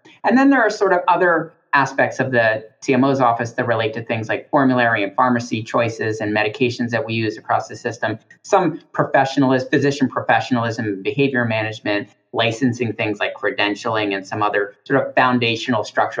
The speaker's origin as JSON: {"language": "English", "town": "Taos", "region": "New Mexico", "country": "United States", "tie": "born or raised there", "said": "So I am American Indian. I am a member of the Taos Pueblo tribe, which is in northern New Mexico. My family was raised in the traditional village there in northern New Mexico in the Taos village."}